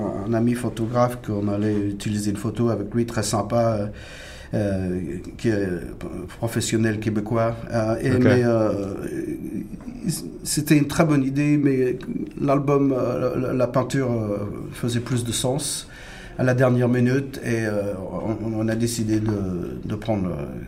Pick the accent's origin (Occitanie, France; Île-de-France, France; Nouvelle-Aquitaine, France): Île-de-France, France; Paris; now in Canada; Moi, je viens de Paris, Porte de Pantin.